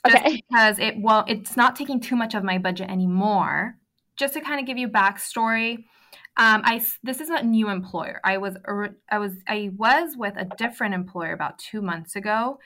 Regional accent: San Diego, California, United States; I am 27 years old. I am from San Diego.

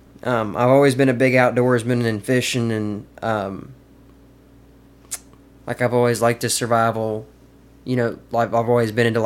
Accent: Caledonia, Mississippi, United States; Yeah, so I grew up in Caledonia.

